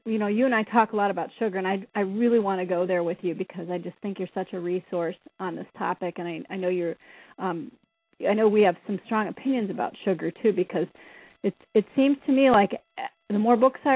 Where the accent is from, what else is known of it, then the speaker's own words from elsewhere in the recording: Iowa, United States; I'm from Iowa, man. We grew up right by the Hostess factories.